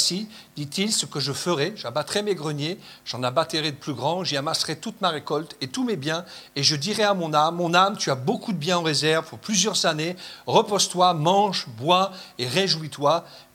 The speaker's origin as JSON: {"language": "French", "country": "France", "tie": "born there", "said": "Moi, je suis né en France, mais j'y suis pour rien."}